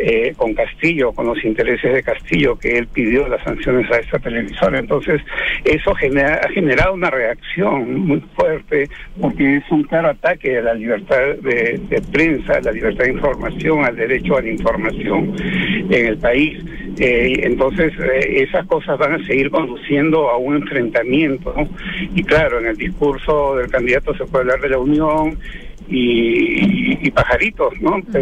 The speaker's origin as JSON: {"language": "Spanish", "country": "Peru", "said": "soy analista por un lado, pero también soy un peruano que está viviendo lo que está pasando"}